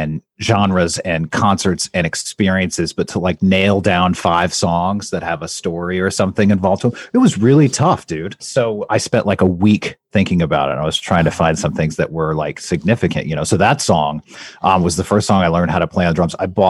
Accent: Everett, Washington, United States; also born or lived in Colorado / Yakima; I moved here when I was very, very young from Colorado, but I was like really young. And then I grew up in Everett and I lived there until I was 13. And then my family moved to Eastern Washington and I was there until I was 18.

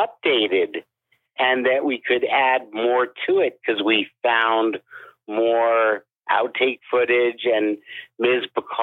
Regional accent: New York, United States; I grew up in New York, where they showed Singing in the Rain, which is a 103-minute film, in a 90-minute time slot.

